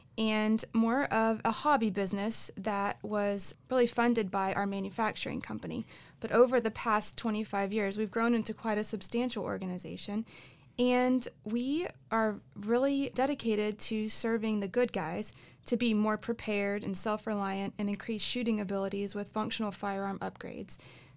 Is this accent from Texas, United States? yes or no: yes; Fort Worth, Texas, United States; we moved our family back home, which I'm from Fort Worth, so glad to be back.